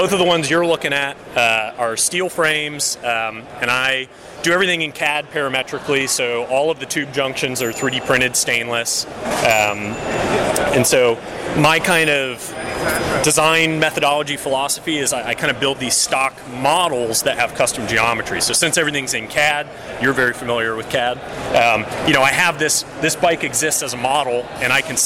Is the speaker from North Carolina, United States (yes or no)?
yes; North Carolina, United States; Yeah, I grew up in it. You know, I'm from North Carolina.